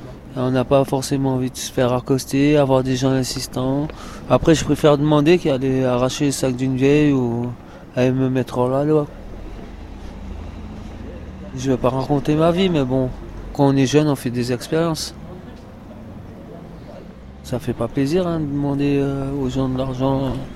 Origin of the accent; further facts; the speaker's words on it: Guadeloupe; now in France; Je suis français, mais je suis pas originaire de la France, je suis guadeloupéen. Là, j'ai des problèmes avec mes papiers, donc. Quand on a grandi dans les îles et qu'on atterrit en France, c'est un peu compliqué hein, à s'adapter.